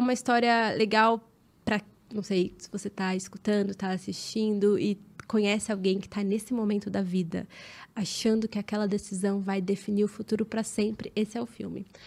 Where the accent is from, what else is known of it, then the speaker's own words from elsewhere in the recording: Minas Gerais, Brazil; Eu sou de Minas, né?